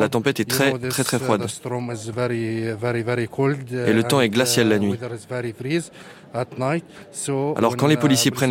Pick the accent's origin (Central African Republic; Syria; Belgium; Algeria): Syria; moved away as an adult; now in Calais, France; Je viens de Syrie. J'ai quitté mon pays et je suis venu ici à Calais.